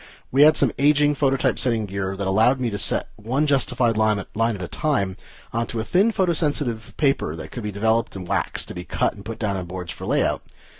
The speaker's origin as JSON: {"language": "English", "region": "Oregon", "country": "United States", "tie": "born or raised there", "said": "I grew up in Oregon and went to college in Connecticut."}